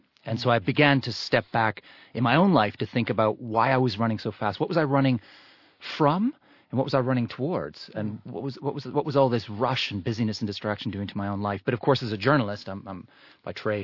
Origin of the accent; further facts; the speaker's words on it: Canada; accent: Canadian; Yeah, it's because I'm Canadian, but my father's actually from Mauritius.